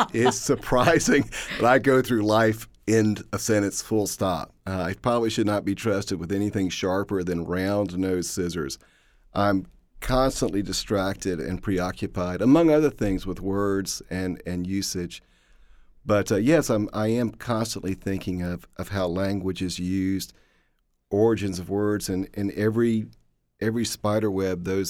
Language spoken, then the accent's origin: English; the South, United States; accent: Southern; As a Southerner, of course, and an English teacher, I sort of carry two chips on my shoulder.